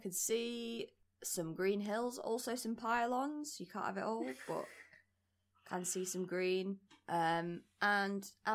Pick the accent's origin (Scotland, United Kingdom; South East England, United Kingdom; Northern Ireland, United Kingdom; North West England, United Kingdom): North West England, United Kingdom; Barrow-in-Furness; I'm from Barrow. because everyone just ignores Barrow, other than as a punchline